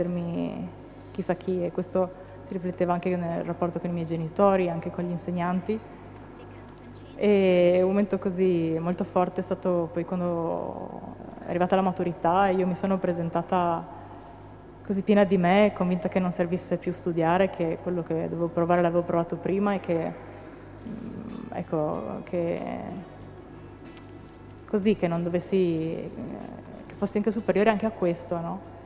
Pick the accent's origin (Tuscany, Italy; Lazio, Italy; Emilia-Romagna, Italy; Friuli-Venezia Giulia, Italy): Friuli-Venezia Giulia, Italy; Trieste; ho 38 anni, sono triestina